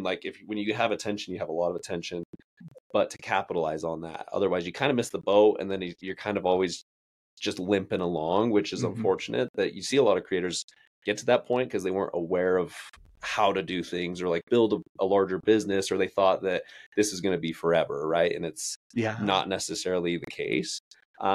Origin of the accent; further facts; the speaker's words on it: Sandy, Utah, United States; Like I'm a born and raised Utah boy.